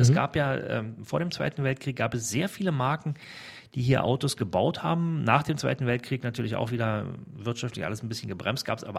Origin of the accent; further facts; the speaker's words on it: Berlin, Germany; man geht natürlich als Berliner nicht sofort dahin, man wartet es erstmal ab.